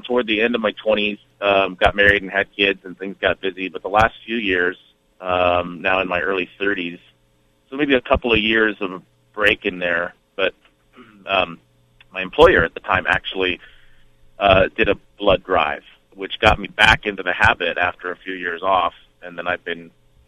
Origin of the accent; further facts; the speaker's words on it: Oregon, United States; And I grew up in the Rogue Valley. My wife and I went to Phoenix High School and then later Grants Pass High School.